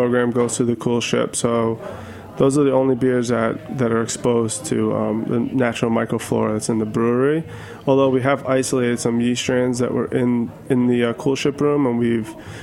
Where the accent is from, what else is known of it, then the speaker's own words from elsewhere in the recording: New York, United States; My hometown's in Westchester County, so we do sell a good number of beer up in the Hudson Valley